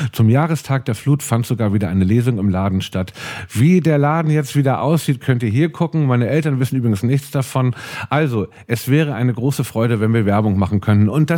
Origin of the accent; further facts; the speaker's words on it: Cologne, North Rhine-Westphalia, Germany; Ich komme aus Köln